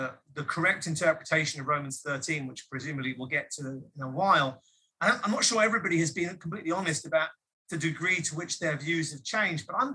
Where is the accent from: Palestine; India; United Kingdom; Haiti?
United Kingdom; moved away as an adult; now in California, United States; So I'm British. I'm from the UK originally. I lived there for the first 40 ish years of my life. We came out to America, to California, in 2013, at the end of 2013